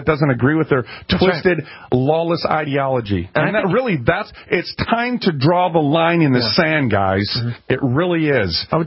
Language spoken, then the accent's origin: English; Minneapolis, Minnesota, United States; I'm from North Minneapolis. Asians, blacks, Hispanics.